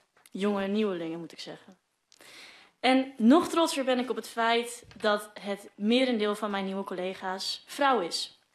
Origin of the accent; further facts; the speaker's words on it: Friesland, Netherlands; mijn ouders nu vanuit Friesland, waar ik vandaan kom